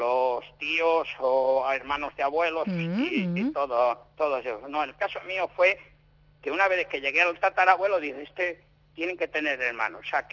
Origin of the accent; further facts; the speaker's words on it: San Cebrián de Castro, Castile and León, Spain; En realidad, yo soy de San Cebrián de Castro. Fontanillas y San Cebrián es el mismo ayuntamiento.